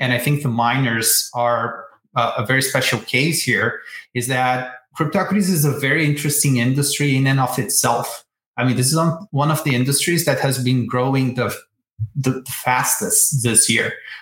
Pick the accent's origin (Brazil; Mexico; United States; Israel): Brazil; I'm originally from Brazil, born and raised there.